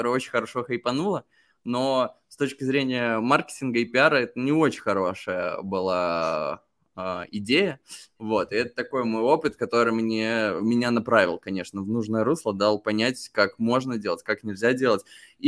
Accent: Belarus; moved away as an adult; Я же сам родом из Беларуси и там долгое время жил. Вот в 2020 году я только оттуда уехал.

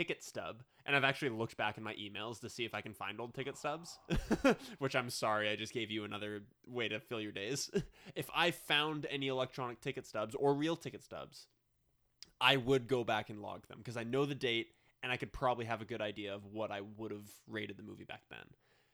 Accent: Kamloops, British Columbia, Canada; So if he saw I was from Kamloops, he fucking saw.

